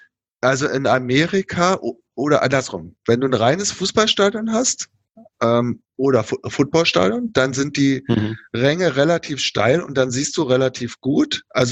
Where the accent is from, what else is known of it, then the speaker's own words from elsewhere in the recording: Berlin, Germany; Ich bin im Westteil von Berlin groß geworden und lebe jetzt genau auf der anderen Seite in Köpenick